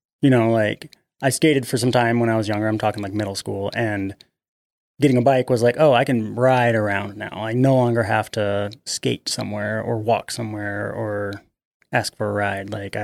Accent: Tucson, Arizona, United States; now in Phoenix, United States; Well, I'm from Tucson originally, and born and raised. I actually moved to Phoenix about 7 years ago, give or take.

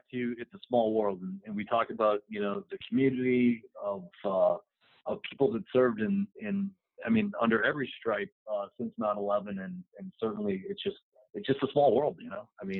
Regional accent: Boston, Massachusetts, United States; I grew up in Boston, so you're already getting really personal. I was a white Irish Catholic kid from Boston

